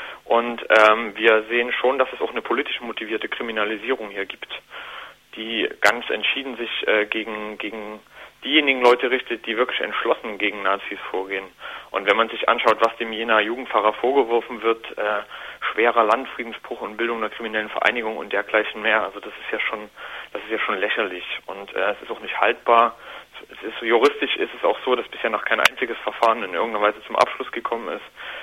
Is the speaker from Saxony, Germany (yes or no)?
yes; Saxony, Germany; Damit haben wir auch in Sachsen, wo ich herkomme, ganz schlechte Erfahrungen.